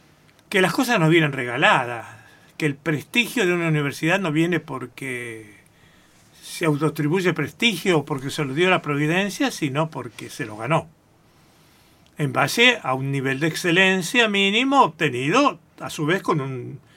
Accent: Rosario, Santa Fe, Argentina; now in Buenos Aires, Argentina; como provinciano, como rosarino de pura cepa

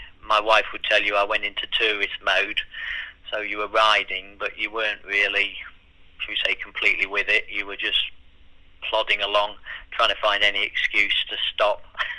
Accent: Preston, North West England, United Kingdom; Got to my hometown of Preston, and it started to rain there

